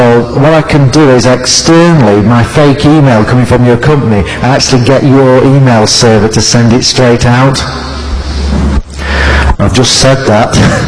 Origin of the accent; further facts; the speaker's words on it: England, United Kingdom; as I'm English, so my pronunciation is a bit different.